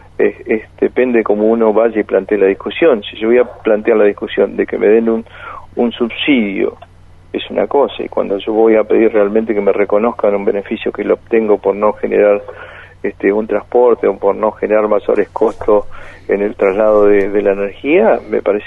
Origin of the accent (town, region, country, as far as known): Argentina